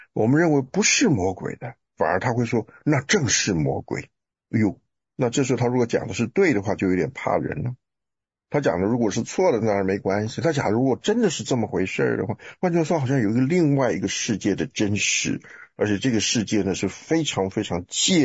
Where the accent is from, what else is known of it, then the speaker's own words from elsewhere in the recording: Taiwan; 我来的那个地方，像我们从台湾来那个迷信，那个鬼魔的事情可多了，太多了。就我那时候带我太太回台湾